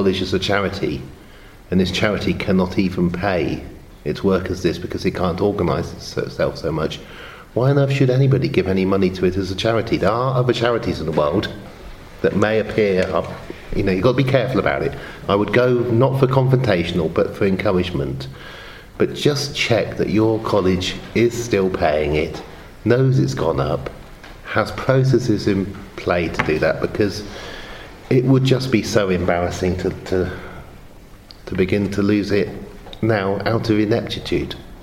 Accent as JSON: {"language": "English", "town": "Oxford", "region": "South East England", "country": "United Kingdom", "tie": "born or raised there", "said": "growing up in Oxford"}